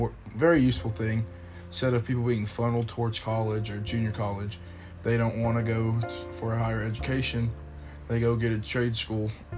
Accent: Houston, Texas, United States; I'm from Southeast Houston.

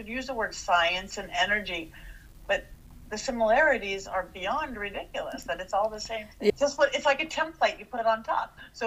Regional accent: Turkey; I came from Turkey

